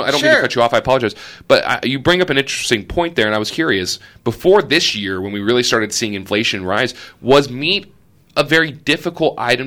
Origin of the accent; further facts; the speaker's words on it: Emporia, Kansas, United States; as a proud Emporian, never thought I'd get to have my artwork on display in my hometown.